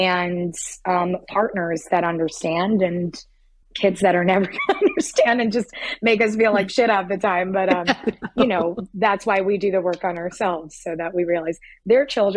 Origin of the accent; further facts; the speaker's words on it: Miami, Florida, United States; I'm like, hey, you know, I'm from Miami.